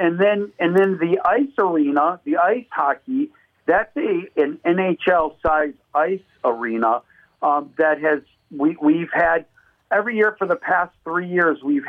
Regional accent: Hoffman Estates, Illinois, United States; moved away as an adult; now in Marinette, United States; So I grew up in Hoffman Estates. Lived there for 19 years and then joined the service and have never been back.

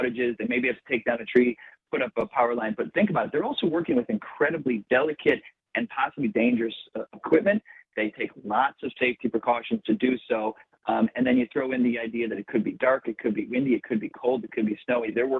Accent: Midwest, United States; And listen, I'm a Midwest guy. I've been born and raised in the Midwest my whole life.

